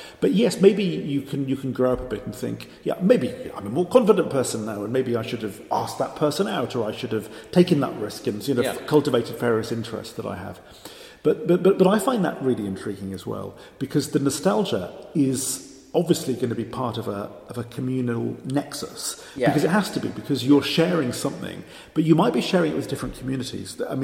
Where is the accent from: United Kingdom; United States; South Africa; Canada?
United Kingdom; Lampeter, Wales; So I did all my growing up in Lampeter.